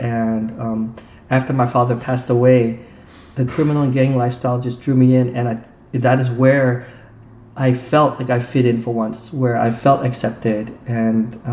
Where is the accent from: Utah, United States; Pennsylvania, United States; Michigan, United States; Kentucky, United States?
Utah, United States; Provo; I grew up in Provo, Utah, which is during that time, it was right after the Vietnam War. So I would not be surprised if we were the very first Vietnamese family there to settle in Utah.